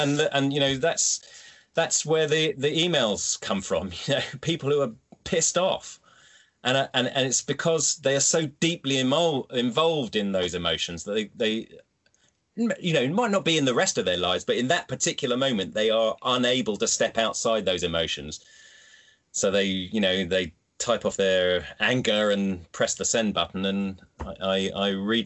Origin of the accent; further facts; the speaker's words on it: United Kingdom; Now, as a British person, you have to take one side or the other.